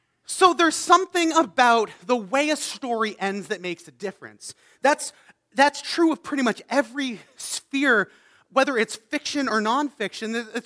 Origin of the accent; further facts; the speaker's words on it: Canada; All right, here's the thing. I'm a Canadian. There's only one Canadian baseball team